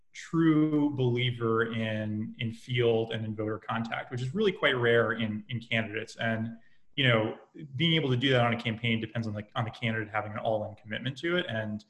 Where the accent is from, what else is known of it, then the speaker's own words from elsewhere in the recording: Texas, United States; we just won a race in Travis County, my hometown